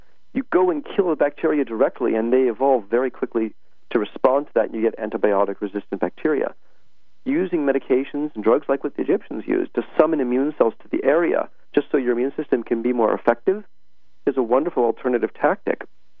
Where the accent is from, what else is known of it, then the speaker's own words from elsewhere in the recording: United States; now in United Kingdom; I'm an American who's been living in the UK for an extraordinarily long period of time.